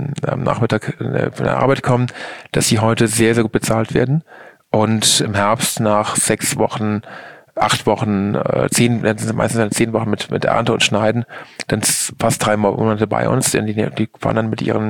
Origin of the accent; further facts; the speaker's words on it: Eifel, Germany; Ich komme aus der Eifel.